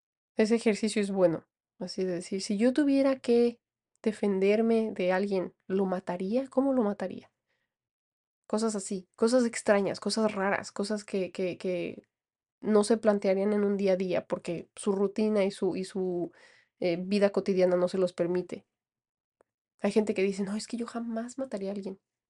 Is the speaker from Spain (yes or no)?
no; Aguascalientes, Mexico; También yo antes criticaba a gente que se quedó en Aguascalientes, de donde yo soy.